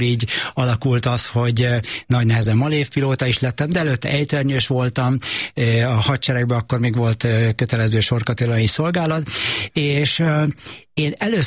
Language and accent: Hungarian; Szeged, Csongrád-Csanád, Hungary; born or raised there